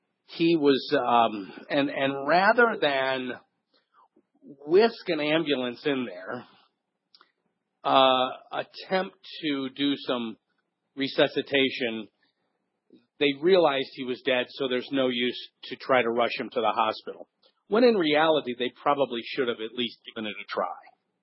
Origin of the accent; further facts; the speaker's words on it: Ferguson, Missouri, United States; To be honest, growing up in Ferguson, where Canfield Apartments was, I didn't even know that that was part of St. Louis.